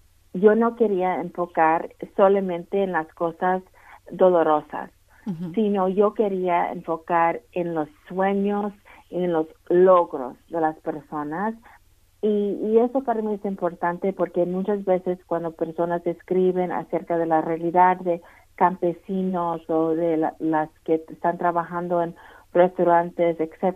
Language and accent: Spanish; Ohio, United States; lo lanzamos aquí en Ohio, donde vivo, aquí en el condado de donde soy.